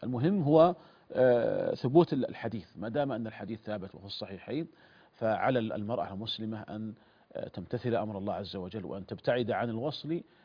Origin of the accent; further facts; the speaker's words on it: Saudi Arabia; وعندنا في المملكة العربية السعودية النظام الأساسي للحكم نص على أن التاريخ الرسمي للدولة هو التاريخ الهجري